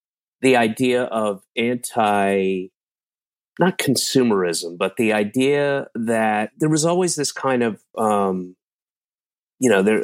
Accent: Roswell, Georgia, United States; We moved actually, but I was in Roswell, Georgia, which is like a very

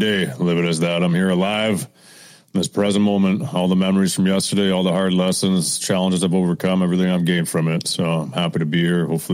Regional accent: Ontario, Canada; I grew up outside of Ottawa in a small little country town, 45 minutes south.

